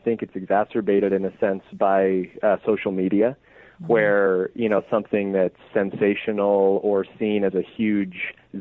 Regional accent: Oregon, United States; So as a college football fan, I'm from Oregon, so I'm an Oregon Ducks fan.

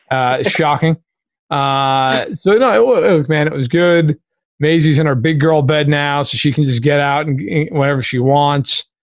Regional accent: New York, United States; As a New Yorker, I cannot stand that team.

